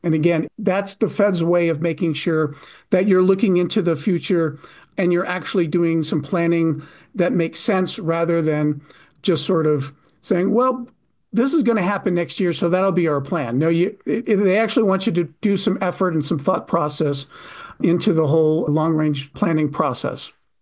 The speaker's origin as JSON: {"language": "English", "region": "Arizona", "country": "United States", "said": "I'm from Arizona"}